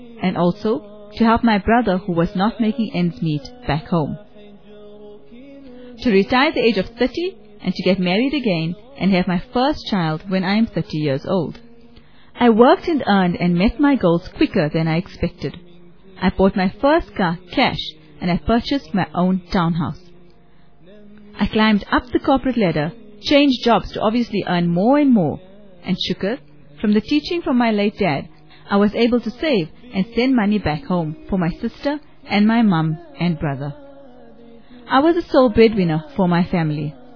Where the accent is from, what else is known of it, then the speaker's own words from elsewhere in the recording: Durban, KwaZulu-Natal, South Africa; born there; now in Johannesburg, South Africa; I was born in Durban. I've come a long way to Johannesburg.